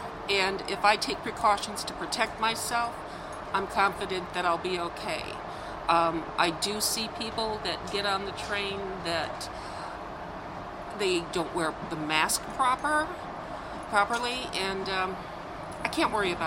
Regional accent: Chesterton, Indiana, United States; Chesterton, Indiana.

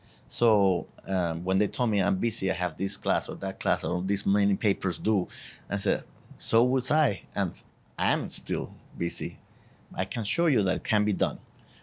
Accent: Cojimar, Havana, Cuba; English is a second language; now in United States; I'm from Cojima, this town of the east side of Havana, where Hemingway used to be fishing. The Old Man of the Sea actually is based on my hometown of Cojima.

